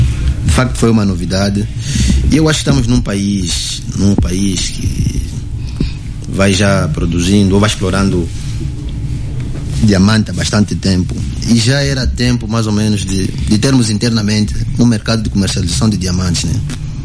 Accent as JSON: {"language": "Portuguese", "country": "Angola", "said": "enquanto angolanos"}